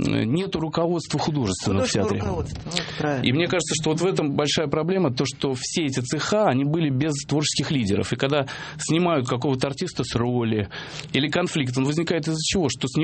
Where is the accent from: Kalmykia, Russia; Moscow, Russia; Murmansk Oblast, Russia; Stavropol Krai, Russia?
Moscow, Russia; Я вырос в Москве в Большом театре